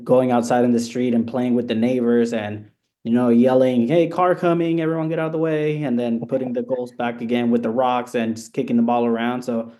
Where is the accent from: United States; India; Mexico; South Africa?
Mexico; Tijuana, Baja California; just being from a Mexican background, growing up in Tijuana, in Mexico